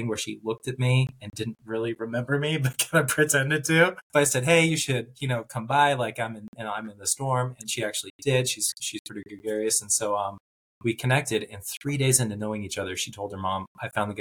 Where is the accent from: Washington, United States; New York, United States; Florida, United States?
Washington, United States; So she is originally from Colorado, conveniently came up to my home state of Washington State.